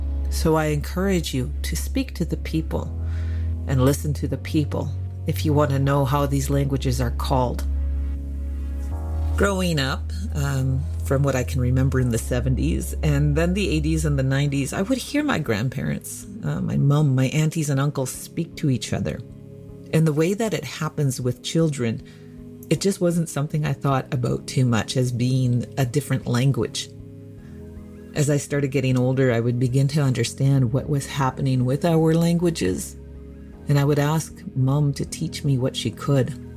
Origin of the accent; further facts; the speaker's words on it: Yukon, Canada; one of the 14 First Nations in the Yukon, 11 of which are self-governing. I was born and raised on Da Kayi, our ancestral lands, blessed with a big family, steeped in language and culture.